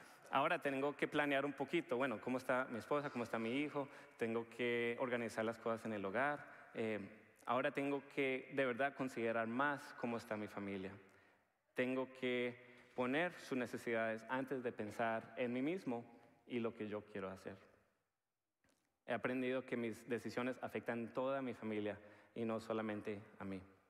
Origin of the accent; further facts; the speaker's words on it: Colombia; pero esa parte no estoy seguro si lo puedo hacer porque como soy colombiano, ustedes me entienden, ¿verdad?